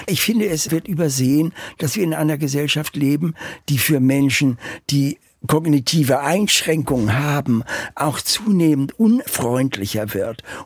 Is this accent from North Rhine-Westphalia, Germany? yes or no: no; Hamburg, Germany; born there; Ich bin 1939 in Hamburg geboren.